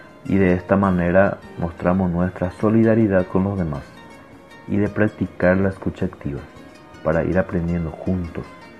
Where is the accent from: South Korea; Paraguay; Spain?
Paraguay